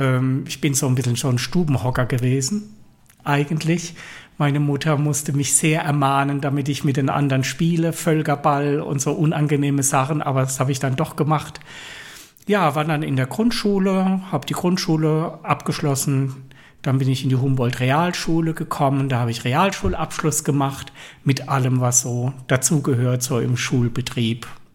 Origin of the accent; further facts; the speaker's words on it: Mannheim, Baden-Württemberg, Germany; Also ich bin 1970 in Mannheim geboren, bin ein Neckarstadt-West-Kind.